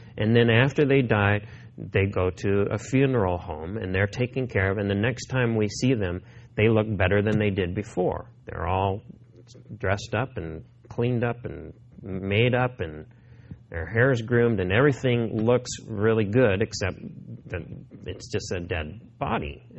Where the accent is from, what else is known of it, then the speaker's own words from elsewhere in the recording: Missouri, United States; I grew up in Missouri, and in Missouri there are some very beautiful rivers, and so canoeing is a popular sport back there.